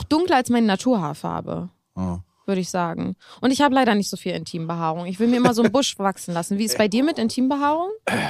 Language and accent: German; Germany; Weil ich aus Deutschland, weißt du, Deutschland, langweilig.